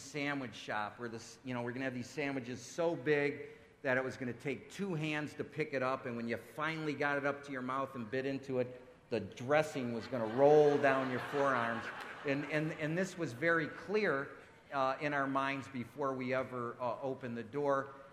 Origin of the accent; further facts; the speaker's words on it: Detroit, Michigan, United States; and I grew up in Detroit, and he grew up in Chicago, and growing up, you know, every neighborhood had a deli